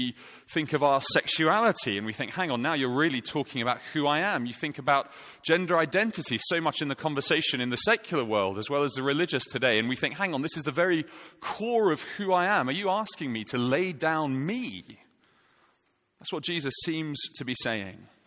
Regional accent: Scotland, United Kingdom; There's a unique pain as a Scotsman to having Braveheart be like your cultural shop window for your nation.

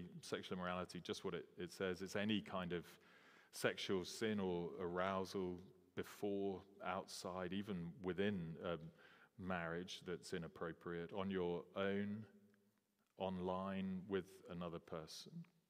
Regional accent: England, United Kingdom; So people would label me as white and as English and as reasonably educated and as a middle class, whatever.

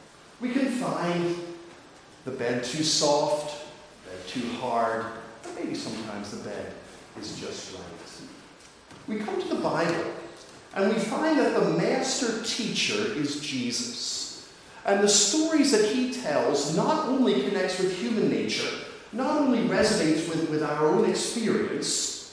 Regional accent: St Andrews, Scotland, United Kingdom; You can tell I'm from St. Andrews.

